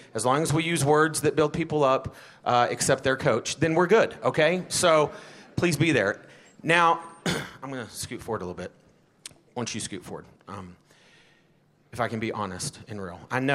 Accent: Texas, United States; guy from West Texas?

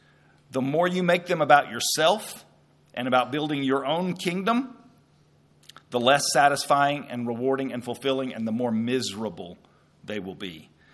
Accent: Nashville, Tennessee, United States; now in Lubbock, United States; I grew up in Nashville, Tennessee. And when I first moved here, my parents were both Texans, so I knew Texas and loved Texas. But when I first moved here to Lubbock, I thought, wow, this is hard.

